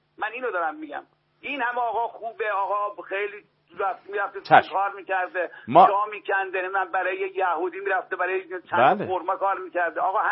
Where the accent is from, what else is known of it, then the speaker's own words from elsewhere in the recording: Qom, Iran; من طلبه نیستم، تو قم بزرگ شدم